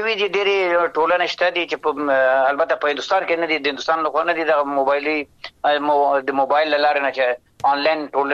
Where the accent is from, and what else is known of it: Afghanistan; born or raised there